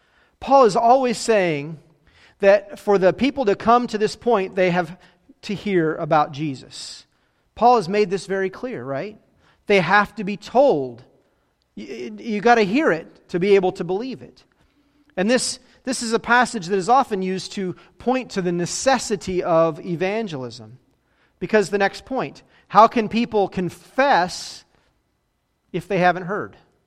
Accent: Phoenix, Arizona, United States; I remember as a kid growing up in Phoenix, there's so much light pollution that you can hardly see the stars.

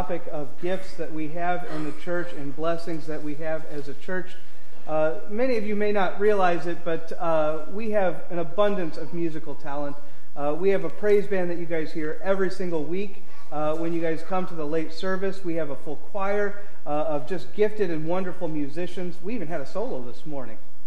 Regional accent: Missouri, United States; Now, I grew up in Missouri, and we have kind of the hills and the rocky shorelines and all that kind of fun and exciting stuff.

